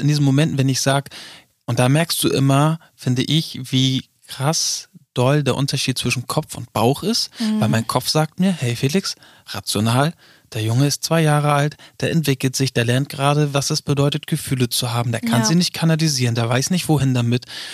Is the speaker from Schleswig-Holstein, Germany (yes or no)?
yes; Neumünster, Schleswig-Holstein, Germany; der wohnt halt noch in meiner Heimatstadt in Neumünster. Das ist von Hamburg so ungefähr eine Stunde entfernt.